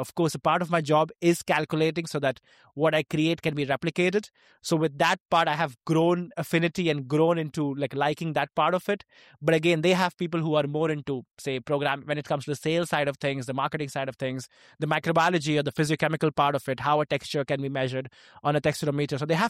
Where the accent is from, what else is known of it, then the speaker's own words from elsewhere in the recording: India; born there; because I was born in India